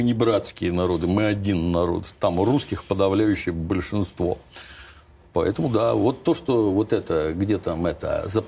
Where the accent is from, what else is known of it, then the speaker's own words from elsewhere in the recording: Kropyvnytskyi, Kirovohrad Oblast, Ukraine; А в городе Кропивницком, откуда я родом, да.